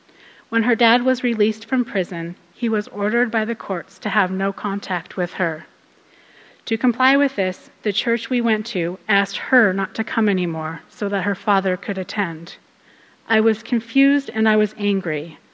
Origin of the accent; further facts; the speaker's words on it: Alaska, United States; I was born and raised in Alaska in a family of four.